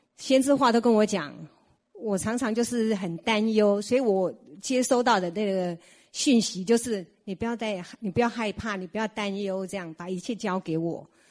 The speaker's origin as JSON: {"language": "Chinese", "region": "Taichung", "country": "Taiwan"}